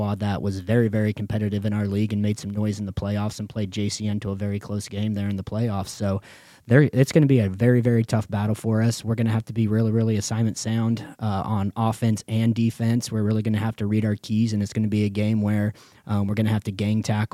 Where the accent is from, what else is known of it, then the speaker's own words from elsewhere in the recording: Smith Center, Kansas, United States; He's from Norton, Kansas. I'm from Smith Center, Kansas, so it's that rivalry of the old MCL, hard knock football.